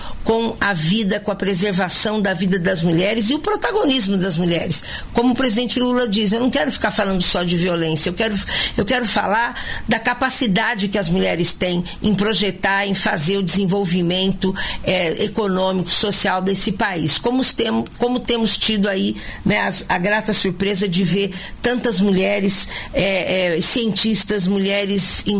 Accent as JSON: {"language": "Portuguese", "region": "Paraná", "country": "Brazil", "said": "como sou paranaense"}